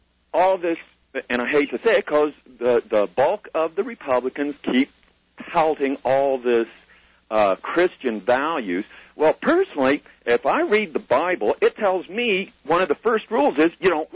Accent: West Virginia, United States; Senator Byrd from West Virginia, my home state

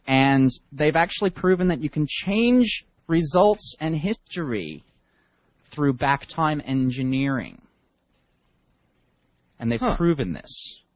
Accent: New York, United States; I remember in the 70s and early 80s growing up in New York, man.

